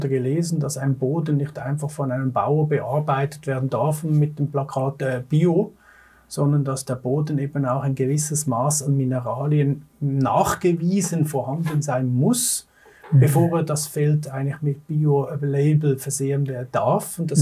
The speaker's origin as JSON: {"language": "German", "country": "Switzerland", "said": "Ich bin Schweizer, ich liebe meinen Käse."}